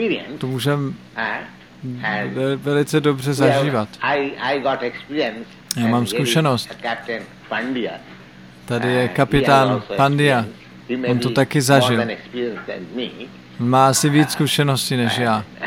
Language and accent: Czech; India; Czech is a second language; moved away as an adult; now in United States; Mně se to stalo, když jsem přijel poprvé z Indie do New Yorku.